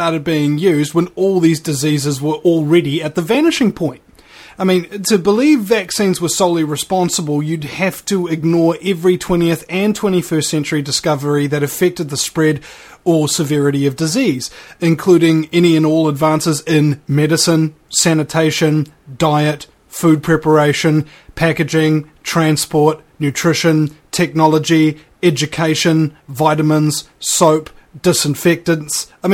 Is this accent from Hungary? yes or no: no; New Zealand; I'm kind of embarrassed to tell people I'm a New Zealander as well.